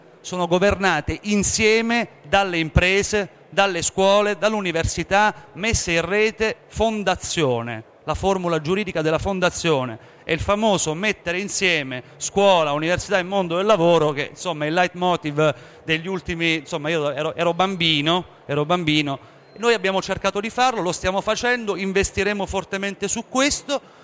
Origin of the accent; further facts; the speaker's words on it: Abruzzo, Italy; lo abbiamo come abruzzesi tante volte evocato